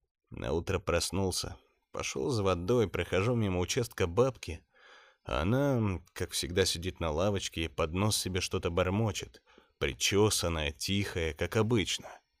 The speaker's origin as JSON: {"language": "Russian", "region": "Saint Petersburg", "country": "Russia", "said": "мне 34 года, родом я из Петербурга. Но в силу обстоятельств очень часто меняю города, уезжаю в командировки по работе."}